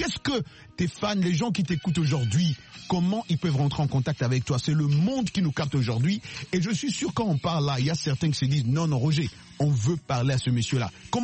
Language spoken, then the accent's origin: French; New York, United States; Moi, j'ai grandi à New York.